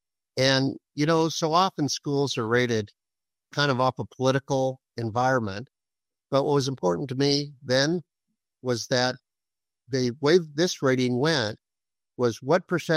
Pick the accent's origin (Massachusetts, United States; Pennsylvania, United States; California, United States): California, United States; born there; I was born in Southern California. My dad had got assigned down there.